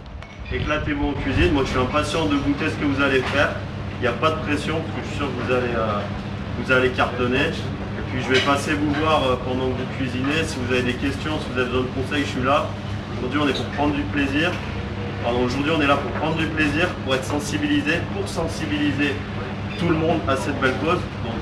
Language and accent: French; Grenoble, Auvergne-Rhône-Alpes, France; Je suis originaire de Grenoble et à Grenoble, j'ai ouvert un restaurant où on récupère les invendus des producteurs.